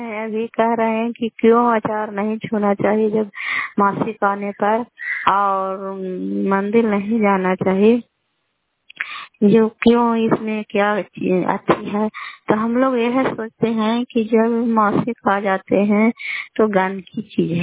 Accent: Kalyanpur, Bihar, India; घर कल्याणपुर वाली बेलछी पंचायत प्रखंड चंडी जिला ललंदा का निवासी हूँ।

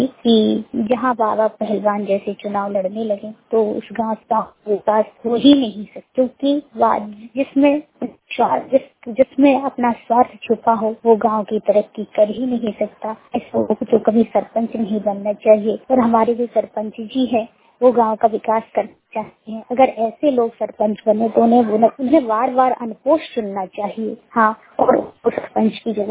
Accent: Gwalior, Madhya Pradesh, India; मैं जिला ग्वालियर की निवासी हूँ और ग्वालियर में ही रहती हूँ

